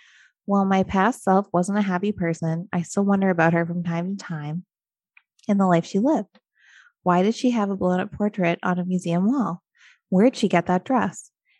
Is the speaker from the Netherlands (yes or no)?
yes; Netherlands; I am from the Netherlands.